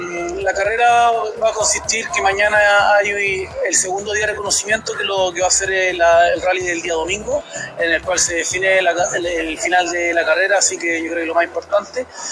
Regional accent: Viña del Mar, Valparaíso, Chile; buscando ese ripio que nosotros nos cuesta encontrar porque somos de Viña del Mar.

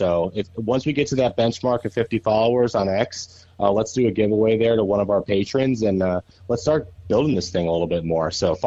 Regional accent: Cleveland, Ohio, United States; now in Charlotte, United States; I'm living in Charlotte now. I'm from Cleveland.

